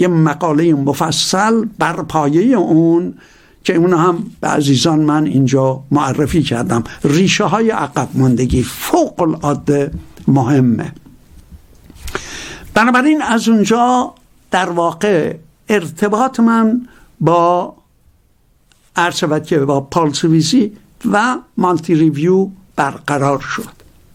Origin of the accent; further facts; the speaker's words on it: Iran; از من پرسید اهل کجایی؟ بهش گفتم ایران.